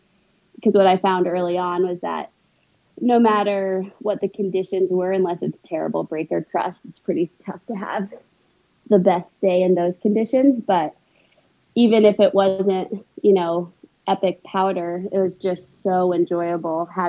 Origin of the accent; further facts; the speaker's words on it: Vail, Colorado, United States; now in Crested Butte, United States; I originally grew up in Vail, also as a Nordic skier